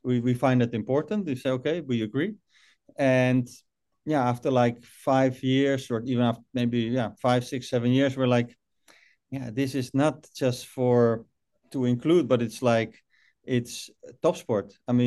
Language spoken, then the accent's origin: English; Rotterdam, South Holland, Netherlands; born there; English is a second language; No, I'm born there. I was born here in Rotterdam, but I live about an hour drive in a small village.